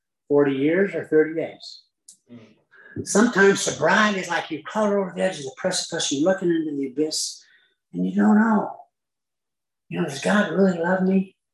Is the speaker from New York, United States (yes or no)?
no; Orem, Utah, United States; I said, well, I grew up in Orem, Utah.